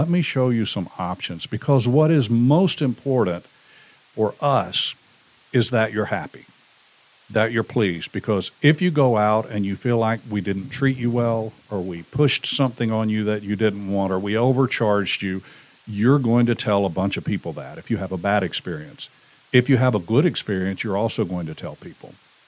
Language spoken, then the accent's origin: English; Florida, United States; Originally born and raised in Florida.